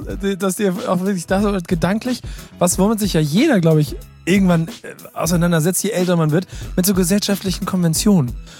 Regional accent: Hamburg, Germany; Ey, wir sind Hamburger.

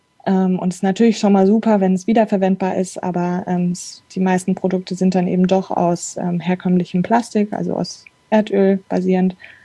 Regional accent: Frankfurt, Hesse, Germany; now in Darmstadt, Germany; ich bin 25. Ich komme aus Frankfurt, bin aber jetzt schon seit einigen Jahren in Darmstadt.

